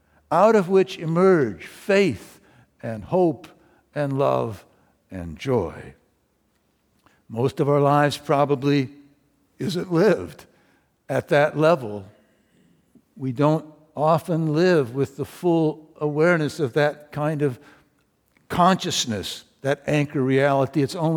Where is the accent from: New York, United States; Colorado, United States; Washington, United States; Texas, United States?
Washington, United States; Lynden; This was in my hometown of Linden, Washington.